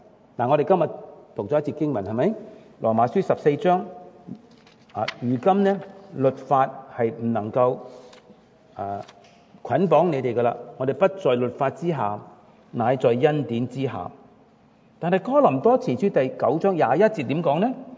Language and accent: Chinese; China; 譬如我们中国人，有些人，有男人拍下自己胸膛